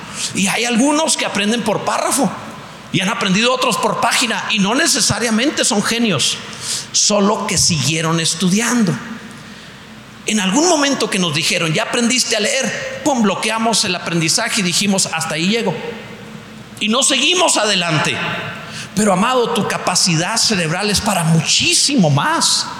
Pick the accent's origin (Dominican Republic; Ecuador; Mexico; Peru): Mexico; Soy mexicano.